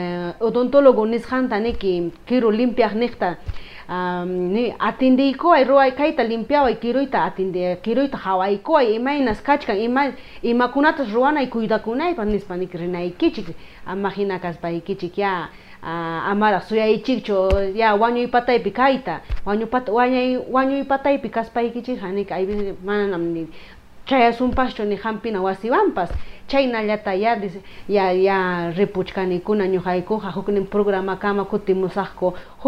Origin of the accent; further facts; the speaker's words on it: Peru; como peruanos, como dice, acostumbrados a automedicarnos